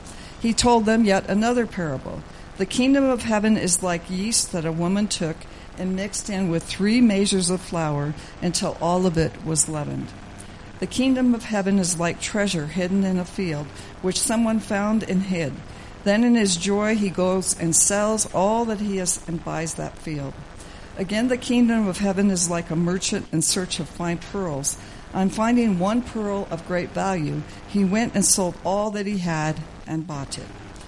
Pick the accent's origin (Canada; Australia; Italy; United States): United States; Greeley, Colorado; now in Colorado Springs, United States; I'm a fourth-generation proud Colorado native. I grew up in Weld County, which, if you know where Greeley is, that's where my hometown is.